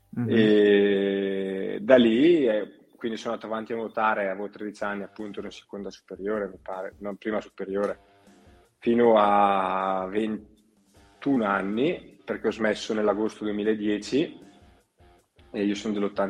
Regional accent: Brescia, Lombardy, Italy; Io ho sempre nuotato a Brescia, perché sono di Brescia, e avevo fatto un anno fuori casa, Lecco, a vivere fuori

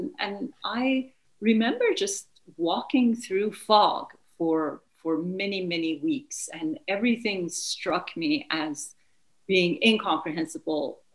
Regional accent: Tehran, Tehran Province, Iran; moved away as an adult; I grew up in Tehran until and graduated high school. And immediately after I graduated, through a series of very dramatic events, my mother and I were able to leave for Europe, where we were refugees for about a year

